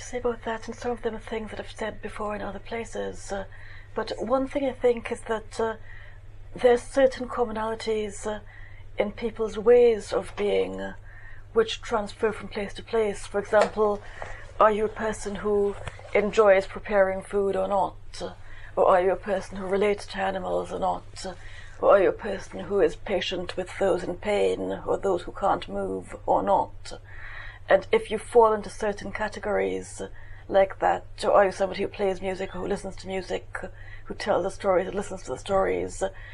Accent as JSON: {"language": "English", "region": "Port of Spain", "country": "Trinidad & Tobago", "tie": "born or raised there", "said": "although I grew up in Trinidad, I was a girl from the capital, I was an urban girl."}